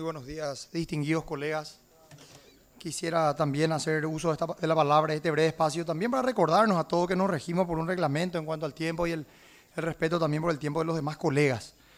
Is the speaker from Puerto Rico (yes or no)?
no; Paraguay; Hablo como un paraguayo, pero por sobre todo como un padre de familia, padre de dos varones.